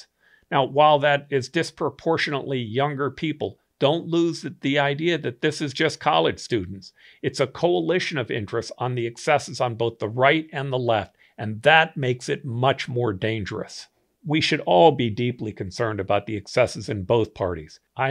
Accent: United States; I thank God I'm an American.

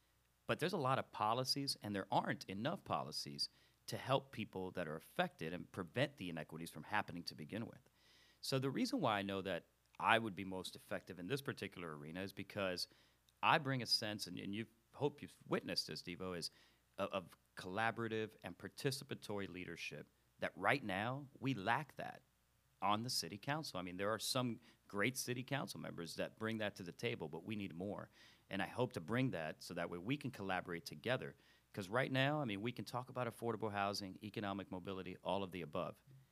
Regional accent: Miami, Florida, United States; Yeah, so I grew up in Miami, like you said. I'm a son of immigrant parents, grew up in a really low-income neighborhood

